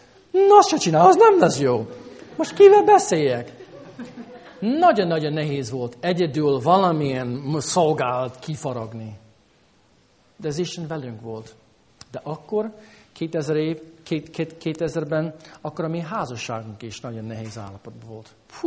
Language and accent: Hungarian; United States; moved away as an adult; now in Hungary; Amerikában nőttem fel, tudnék felsorolni egy pár dolgot, amit nehéz